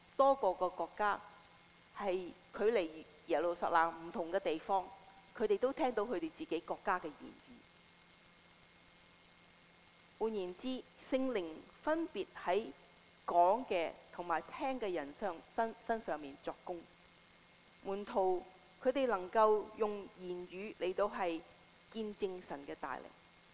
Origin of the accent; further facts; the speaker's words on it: Hong Kong; first language Cantonese; Chinese is a second language; 我们是香港人懂讲广东话，但是要讲国语呢都要很多很多很多的时间，因为不是我们的母语，所以呢很难学的